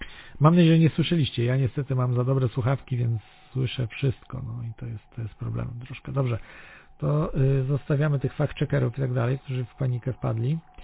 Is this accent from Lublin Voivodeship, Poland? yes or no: yes; Lublin, Lublin Voivodeship, Poland; bo ja z Lublina pochodzę